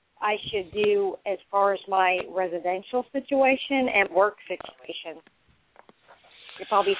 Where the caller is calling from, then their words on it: Florida, United States; I'm calling from Florida.